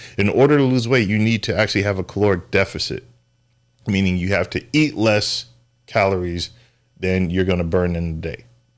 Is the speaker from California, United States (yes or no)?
yes; San Diego, California, United States; I'm from San Diego, or we moved out here from San Diego.